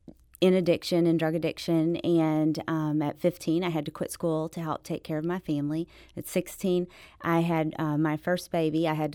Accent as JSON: {"language": "English", "town": "Dallas", "region": "Texas", "country": "United States", "tie": "born or raised there", "also_born_or_lived": "Memphis / Sykeston", "said": "We traveled all the time. I was born in Memphis, spent my youngest years in Dallas, but my mama was from Sykeston, and so we always went back to Sykeston."}